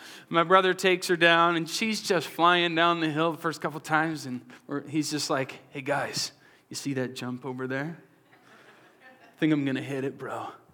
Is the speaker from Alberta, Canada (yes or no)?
yes; Alberta, Canada; because I'm from Alberta. And so we get lots of snow in Alberta, and tobogganing is like a favorite pastime of ours.